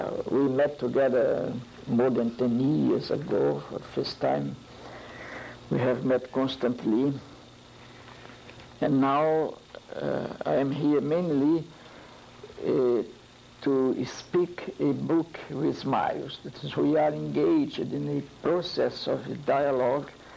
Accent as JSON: {"language": "English", "country": "Brazil", "said": "I'm from Brazil. This is my first time here"}